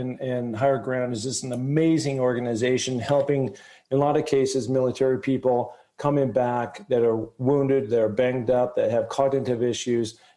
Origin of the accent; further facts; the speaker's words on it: Pacific Northwest, United States; I am from the Pacific Northwest.